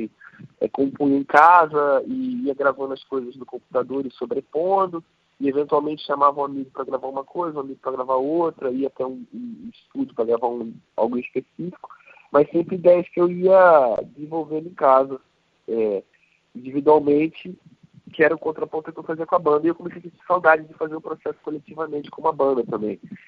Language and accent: Portuguese; Rio de Janeiro, Brazil; sou do Rio de Janeiro, tinha voltado pro Rio de Janeiro